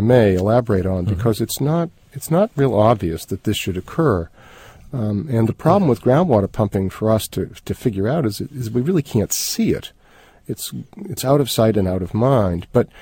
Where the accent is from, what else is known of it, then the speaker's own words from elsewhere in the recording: Massachusetts, United States; Florida, Massachusetts, my home state, Michigan, Minnesota, Wisconsin.